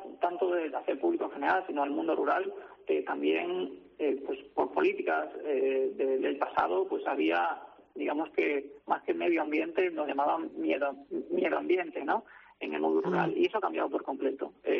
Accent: Galicia, Spain; moved away as an adult; now in Gran Canaria, Spain; no tengo acento canario, soy gallego, vivo aquí 20 años.

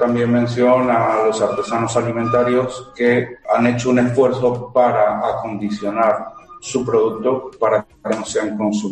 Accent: Burgos, Castile and León, Spain; Hay artesanos de Burgos, fundamentalmente somos la mayoría, ¿no? 13 somos de Burgos

